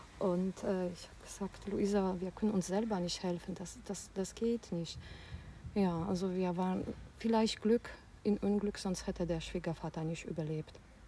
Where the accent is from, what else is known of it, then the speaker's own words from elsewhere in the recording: Poland; moved away; Ich bin ja umgezogen von Polen und natürlich, das war mein Leben